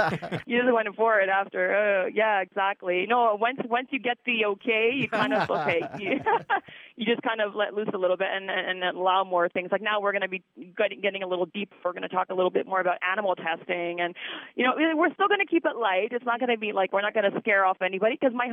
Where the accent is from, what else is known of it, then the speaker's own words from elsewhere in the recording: Greece; English is a second language; from Greece, so yeah.